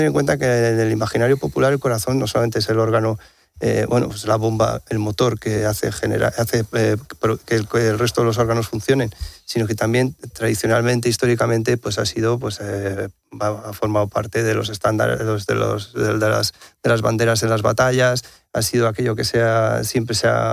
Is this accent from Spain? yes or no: yes; Santander, Cantabria, Spain; porque yo soy de Santander